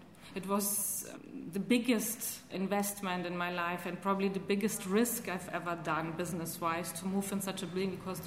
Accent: Athens, Attica, Greece; And yes, I've been traveling a lot, but I would always come back to Athens. It's my hometown. I'm so happy being here, and there's so much to discover.

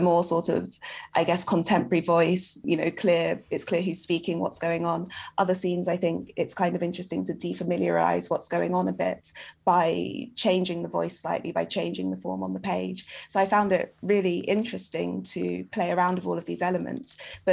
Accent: United Kingdom; I feel somewhat as a Black person a little bit on the outside of that conversation, despite being British.

